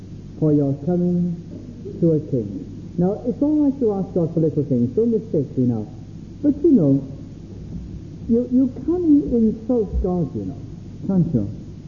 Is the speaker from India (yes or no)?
no; Wales, United Kingdom; And they notice us as little Welsh people going in, which is even more picturesque, doesn't it? So now, here I go in my little accent